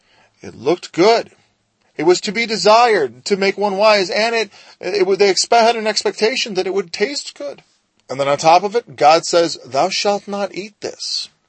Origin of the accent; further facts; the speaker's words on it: United States; born there; I was born in America, the most Christian country, at least overtly, in the entire world.